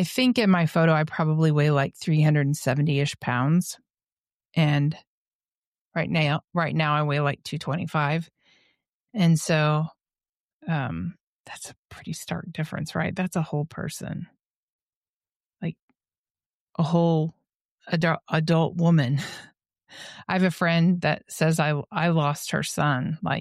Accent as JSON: {"language": "English", "town": "Indianapolis", "region": "Indiana", "country": "United States", "said": "The only thing is I am from Indianapolis."}